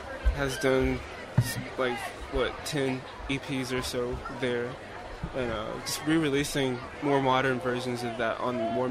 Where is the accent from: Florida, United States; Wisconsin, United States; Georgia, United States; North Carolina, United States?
Georgia, United States; Columbus; I mean, where I grew up back in Columbus, Georgia, we had like a little small group of people